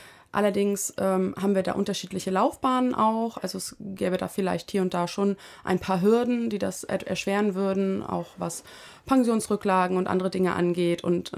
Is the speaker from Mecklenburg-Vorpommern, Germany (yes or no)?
yes; Mecklenburg-Vorpommern, Germany; habe mich dann versetzen lassen in meiner Heimat nach Mecklenburg-Vorpommern.